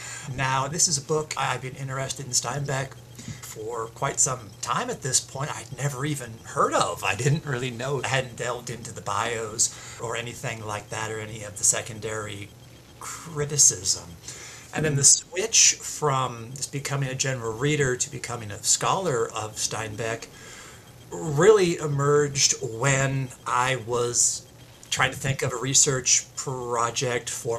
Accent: Santa Rosa, California, United States; moved away as an adult; also born or lived in San Francisco; I'm a third generation Californian. I was raised in Santa Rosa. I did my undergrad at UC Santa Cruz, go banana slugs, my master's degree at San Francisco State, and I lived in San Francisco for many years before moving to Georgia

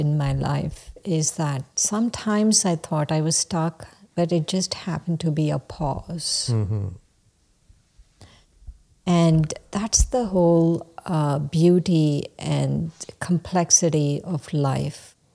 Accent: India; growing up in India, we didn't floss.

